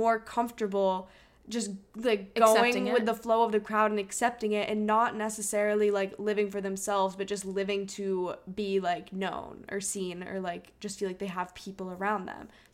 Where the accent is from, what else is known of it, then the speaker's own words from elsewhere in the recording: Hong Kong; also born or lived in New Hampshire, United States; when we grew up in Hong Kong, like we made such good friends there